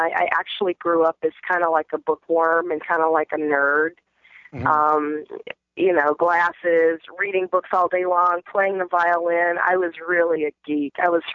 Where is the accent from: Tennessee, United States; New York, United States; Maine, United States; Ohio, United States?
Tennessee, United States; Memphis; I grew up in Memphis, Tennessee, home of the blues, home of … home of a lot of great music and a great musical legacy, home of a lot of great food, great culture.